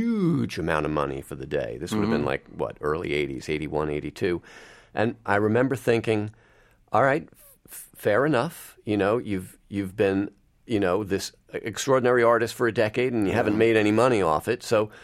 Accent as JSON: {"language": "English", "region": "New York", "country": "United States", "tie": "born or raised there", "said": "Well, you know, I grew up here in New York"}